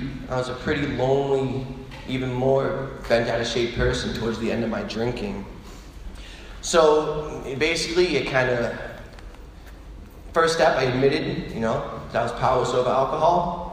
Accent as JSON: {"language": "English", "town": "South Boston", "region": "Massachusetts", "country": "United States", "said": "I come from South Boston, it's a town not too far away from here, and I'm one of 4 boys."}